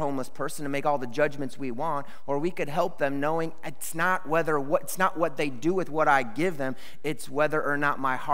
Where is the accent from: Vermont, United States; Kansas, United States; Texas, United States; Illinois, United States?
Illinois, United States; growing up near Chicago, we regularly had interactions with people who were poor and homeless